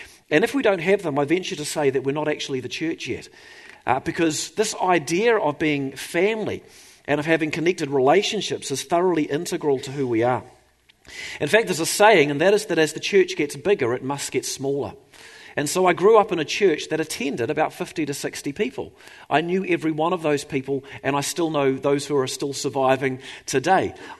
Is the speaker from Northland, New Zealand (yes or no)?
no; Hawera, Taranaki, New Zealand; I come from Hawera, you'd know, in South Taranaki. Originally, I still feel like I know half the people in Hawera because I spent 25, 27 years of my life in that community.